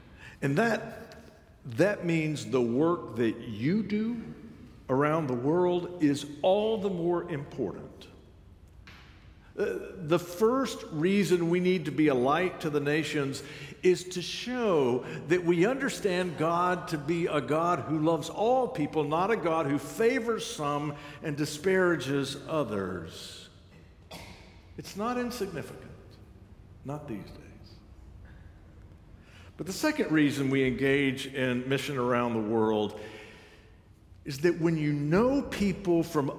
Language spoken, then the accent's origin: English; United States; I'm American, you're Nicaraguan.